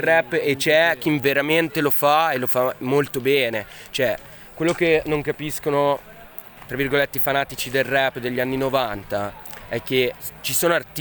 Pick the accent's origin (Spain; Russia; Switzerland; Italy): Switzerland; Ticino; se io sono ticinese, ascolto un rapper ticinese, io capisco subito che non sta parlando del Ticino